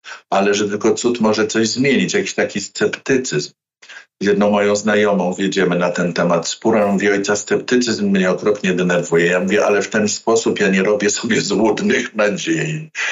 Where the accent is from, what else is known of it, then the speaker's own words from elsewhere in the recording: Russia; Polish is a second language; a w dodatku jestem Rosjaninem